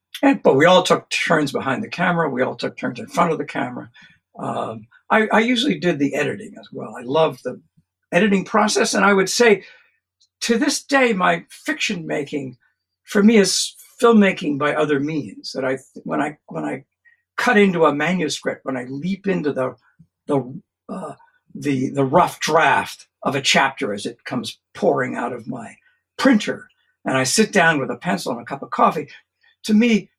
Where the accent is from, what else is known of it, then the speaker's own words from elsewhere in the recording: Roslyn, Pennsylvania, United States; Growing up in Roslyn, Pennsylvania, I was very near a large cemetery